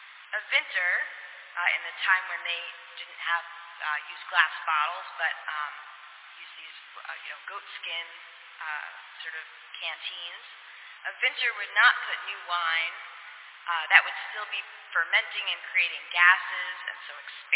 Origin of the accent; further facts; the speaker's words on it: New Jersey, United States; I'm not a philosopher, but I am from New Jersey, so I can relate to this.